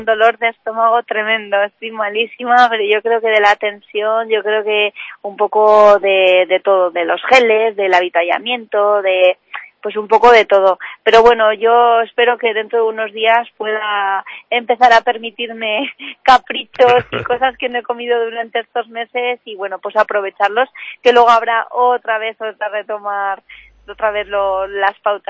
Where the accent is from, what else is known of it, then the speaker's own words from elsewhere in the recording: Tudela, Navarre, Spain; muy orgullosa de mi tierra